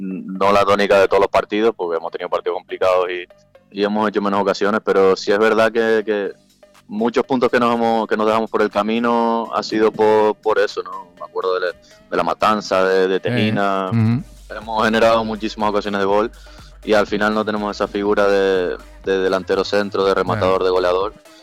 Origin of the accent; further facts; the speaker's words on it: Santa Cruz de La Palma, Canary Islands, Spain; Bueno, yo que soy de aquí de Santa Cruz, sí.